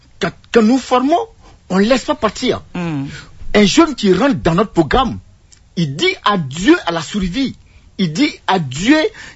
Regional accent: DR Congo; qu'est-ce qu'on a inventé ici chez nous en RDC?

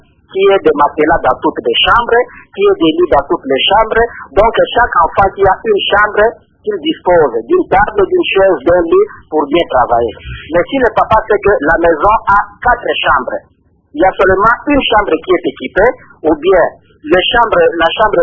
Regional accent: Bandundu, Kwilu, DR Congo; j'ai été dans des centres urbains, je suis de Bandundouville

